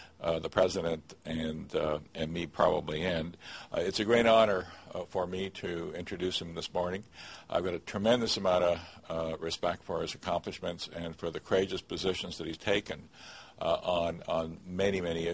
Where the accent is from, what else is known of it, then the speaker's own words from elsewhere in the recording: Canada; also born or lived in Germany; I was born in Germany right after the war, and we immigrated to Canada in 1948. And I grew up